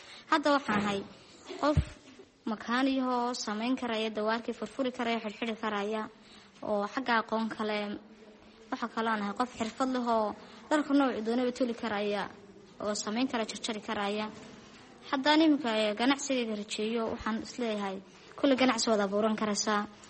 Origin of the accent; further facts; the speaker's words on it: Togdheer, Somalia; waxaan ka soo jeedaa Togdheer ka qasatan IDP ga Cali Xuseen ee hoosta gobolka Togdheer